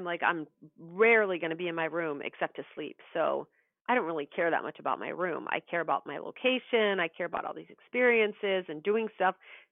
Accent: Kentucky, United States; I lived in Kentucky. Everybody that knows me knows I'm from Kentucky. I've never been to the Derby.

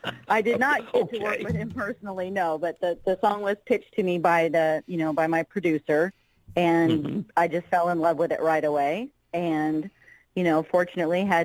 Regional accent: California, United States; also born or lived in Massachusetts; now in Kentucky, United States; So then when I was actually born in Massachusetts, but for the most part I was raised in California. Now I'm in Kentucky.

